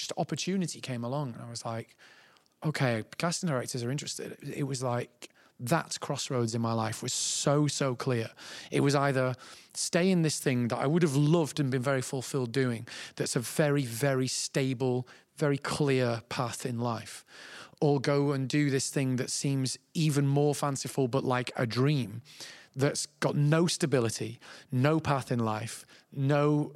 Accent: Manchester, North West England, United Kingdom; I really leaned into just being like, I'm from Manchester, I'm in the show, I'm cocky, right?

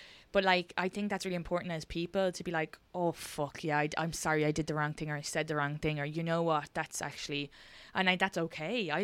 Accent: Ireland; because we're from Ireland, I don't think that's never part of the dialect

